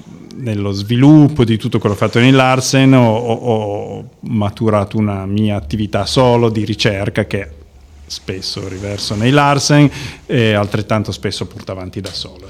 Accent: Turin, Piedmont, Italy; born there; Io sono torinese di nascita e, nonostante abbia girato parecchio più possibile nel mondo, comunque vivo e lavoro a Torino di base. Ultimamente condivido un po' la mia esistenza fra Torino e Berlino

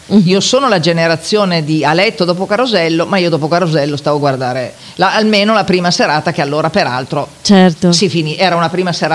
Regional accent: Turin, Piedmont, Italy; born there; io sono nata a Torino, la mia famiglia è originaria di Trino, che è in provincia di Vercelli

